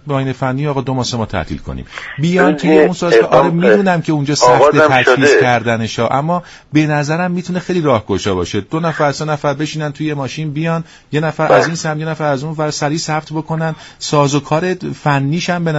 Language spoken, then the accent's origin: Persian; Iran; من خواهشم به عنوان یک ایرانی از طرف همه مردم